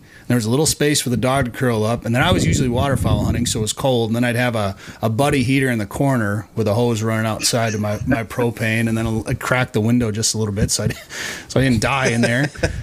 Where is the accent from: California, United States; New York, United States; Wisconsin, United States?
Wisconsin, United States; I grew up rifle hunting in Wisconsin. We had a cabin in northwest Wisconsin, and that's kind of where I grew up deer hunting.